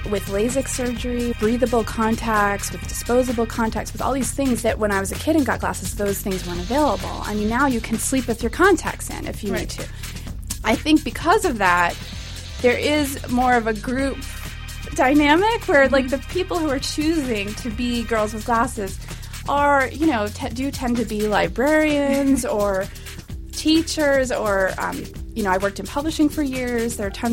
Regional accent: Massachusetts, United States; You know, growing up in Massachusetts and seeing Jaws

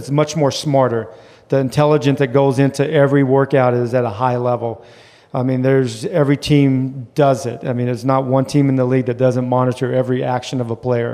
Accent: Lathrop, California, United States; Lathrop, Manteca. It's about 90 miles north of Fresno.

